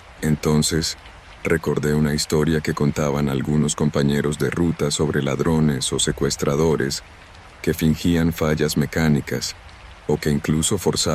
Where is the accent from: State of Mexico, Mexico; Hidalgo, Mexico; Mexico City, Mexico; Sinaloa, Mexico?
Sinaloa, Mexico; Culiacán; Soy originario de Culiacán, Sinaloa, y desde hace 16 años me dedico a la conducción de tráileres de carga por todo el territorio mexicano.